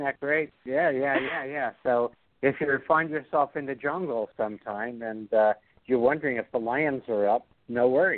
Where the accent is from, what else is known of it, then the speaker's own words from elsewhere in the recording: Brooklyn, New York, United States; I speak the King's English because I'm from Kings County.